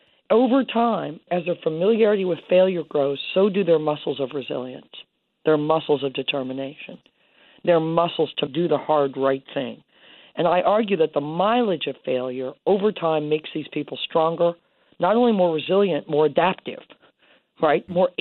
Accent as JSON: {"language": "English", "town": "Bloomington", "region": "Illinois", "country": "United States", "said": "I'm from Illinois as well. Bob, I spent a lot of time in Springfield. I'm from Bloomington, Illinois."}